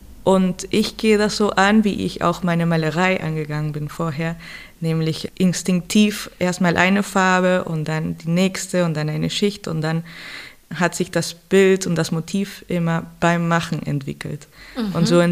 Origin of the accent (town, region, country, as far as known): Lima, Peru